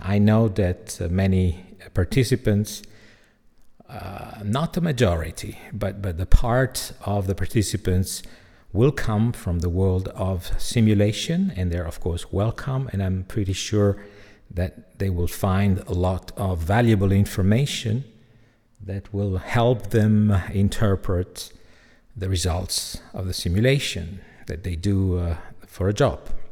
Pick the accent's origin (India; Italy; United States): Italy; English is a second language; now in Belgium; English is my third language. I'm Italian and I live in Belgium, where I speak French every day and with the family. So English is my third language.